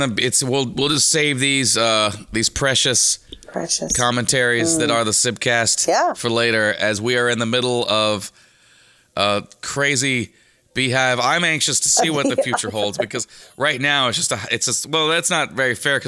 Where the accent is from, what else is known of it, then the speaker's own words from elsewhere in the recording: Australia; I'm from Australia.